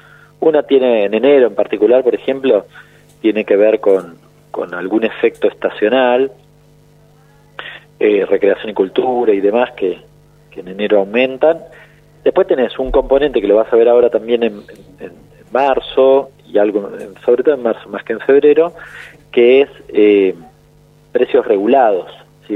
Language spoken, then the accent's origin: Spanish; San Martín, Buenos Aires Province, Argentina; ayer me llamó un periodista de San Martín, yo soy de San Martín